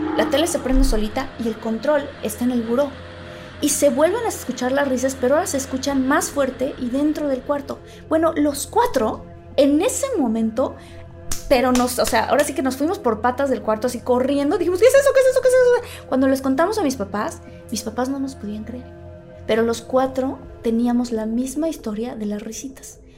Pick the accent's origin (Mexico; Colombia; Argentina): Mexico; Tabasco; yo crecí en Tabasco con mi familia y yo tengo dos hermanos y una hermana